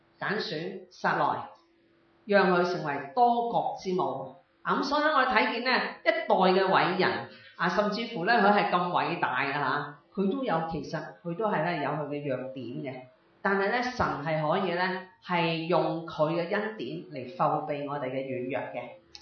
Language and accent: Cantonese; Hong Kong; 连我哋香港人都可以有去整嘅方舟喎